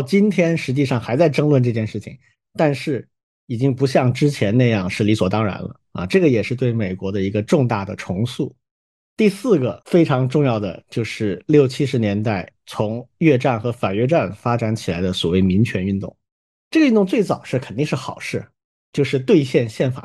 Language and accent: Chinese; China; 就是我们中国人一般不会这么去思考问题